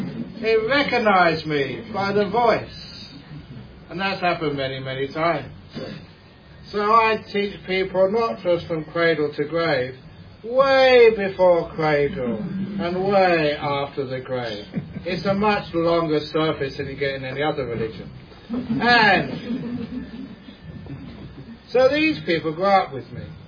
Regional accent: Acton, London, United Kingdom; born there; I came from a society, as you did, I was born in Acton in London

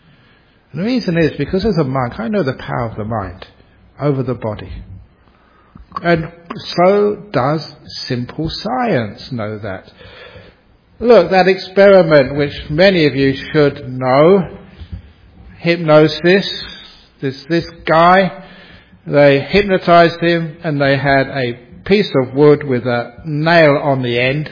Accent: London, United Kingdom; I was born in London, brought up there. In fact, I always say that I was a boy from the bush. Shepherd's Bush. Where I grew up.

